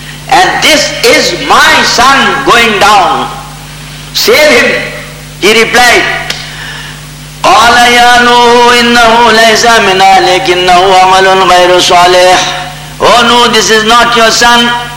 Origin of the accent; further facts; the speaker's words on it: Hijaz, Saudi Arabia; I am an old Muslim. I am from the Prophet's family. I am a dweller of Hijaz al-Muqaddas.